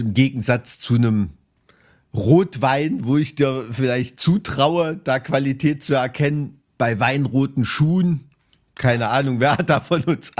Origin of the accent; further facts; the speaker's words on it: Thuringia, Germany; weil ich als Thüringer dem Skilanglauf verpflichtet bin